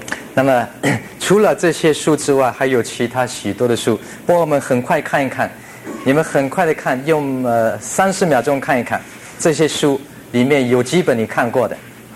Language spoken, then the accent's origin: Chinese; China; 我想口腔的卫生这方面我们中国人比较少注意，这个外国人比较注意。